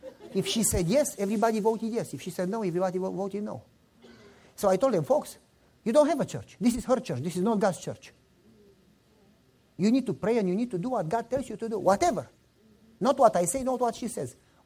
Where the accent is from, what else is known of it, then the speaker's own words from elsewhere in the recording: Romania; English is a second language; moved away as an adult; now in United States; I am poorer than you. I came from Romania. I have nothing.